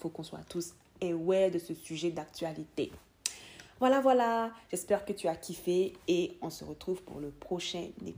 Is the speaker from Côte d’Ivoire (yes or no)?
yes; Côte d’Ivoire; la Côte d'Ivoire, qui est mon pays d'origine.